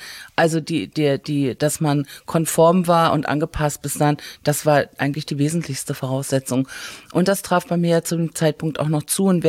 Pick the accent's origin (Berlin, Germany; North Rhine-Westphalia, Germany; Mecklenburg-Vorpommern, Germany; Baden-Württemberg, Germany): Mecklenburg-Vorpommern, Germany; Binz; born there; Ja, ich bin 1962 auf der Insel Rügen in Binz geboren